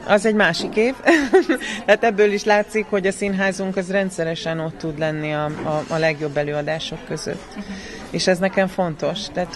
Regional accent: Vojvodina, Serbia; én arra jöttem rá, hogy én egy vajdasági ember vagyok, én a vajdasági embereket ismerem jól

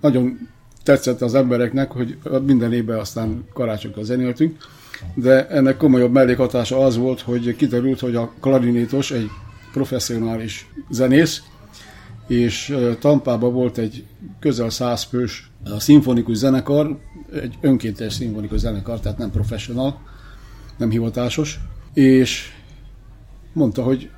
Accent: Budapest, Hungary; moved away as an adult; now in Canada; szerencsére szülővárosomban, ami most a 22. kerület, volt egy zeneiskola

